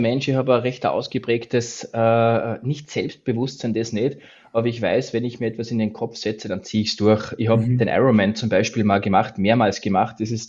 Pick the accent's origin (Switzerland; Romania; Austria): Austria; now in Stuttgart, Germany; wie man meinem Dialekt entnehmen kann, bin ich Österreicher. Ich wohne zwar seit vielen Jahren in Deutschland, in Stuttgart, aber ich bin Österreicher, bin 47 Jahre alt.